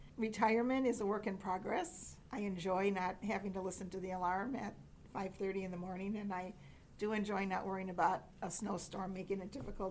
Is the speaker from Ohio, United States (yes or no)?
no; Milwaukee, Wisconsin, United States; My formative years, I grew up in Milwaukee, Wisconsin, a suburb of Milwaukee.